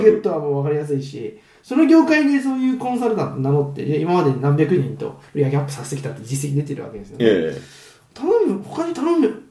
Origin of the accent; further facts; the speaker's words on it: Niigata, Japan; まあ、僕の出身が新潟県なんで、新潟県出身で